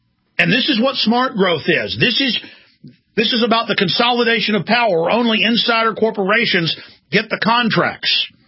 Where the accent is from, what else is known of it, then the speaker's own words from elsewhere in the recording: Wales, United Kingdom; as Welsh as it comes.